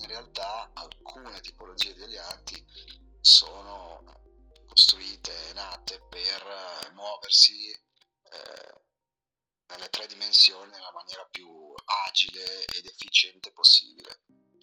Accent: Leonacco, Friuli-Venezia Giulia, Italy; Io sono friulano, di un paesino in campagna a nord di Udine, si chiama Leonacco, non l'avrai mai sentito, è un paesino proprio molto rurale, molto tranquillo, molto sereno, a nord di Udine, in Friuli.

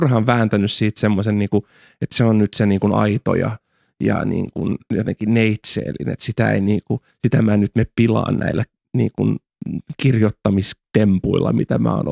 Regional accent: Parainen, Southwest Finland, Finland; kyllähän Paraisillakin oli siis silleen teininä

